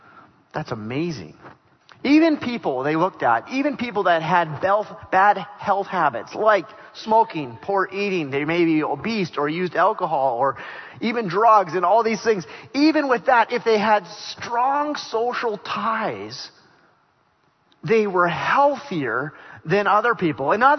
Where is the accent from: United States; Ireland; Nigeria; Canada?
Canada; Regina, Saskatchewan; When I was a kid, I grew up in Regina, and I did my time, 10 years, so that's a full sentence.